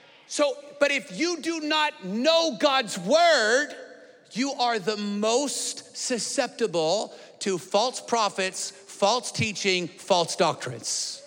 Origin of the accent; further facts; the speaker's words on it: Texas, United States; And we're from Texas, y'all